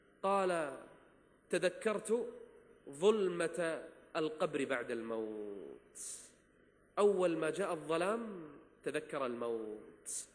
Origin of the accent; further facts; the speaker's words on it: Kuwait; عندنا في الكويت